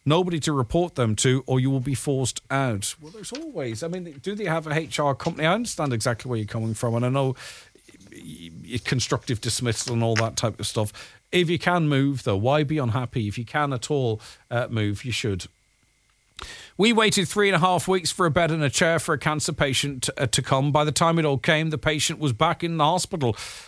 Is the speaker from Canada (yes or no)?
no; County Donegal, Ireland; We're from Donegal, but we've had to go to Dublin, as that was the hospital that could have our baby that early.